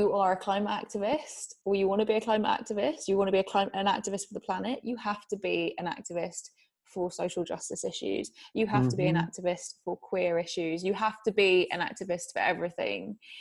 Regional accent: England, United Kingdom; I know, okay, I'm English, but he's made it over here.

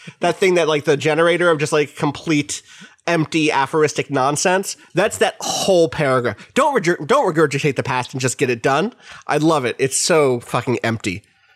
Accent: Anderstorp, Jönköping County, Sweden; English is a second language; I grew up in Anderstorp, a rural Swedish town with approximately 5,000 residents.

